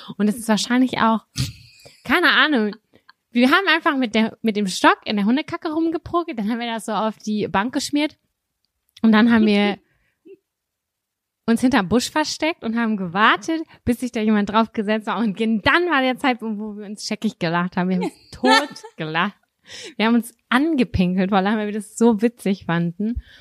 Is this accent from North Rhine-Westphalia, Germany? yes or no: yes; Lübbecke, North Rhine-Westphalia, Germany; Und zwar habe ich damals in Lübbecke als Kind in der Nähe von der Kirche gewohnt